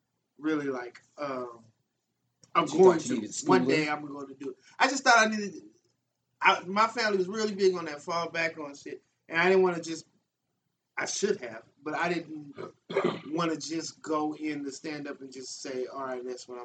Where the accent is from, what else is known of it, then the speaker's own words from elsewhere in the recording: Los Angeles, California, United States; I grew up in South Central Los Angeles.